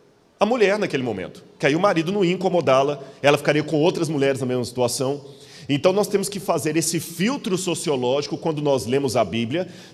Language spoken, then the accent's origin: Portuguese; Minas Gerais, Brazil; accent: mineiro; Eu posso morar 20 anos aqui no Rio Grande, a hora que eu abrir a boca, você ainda vai ver o sotaque mineiro me traindo.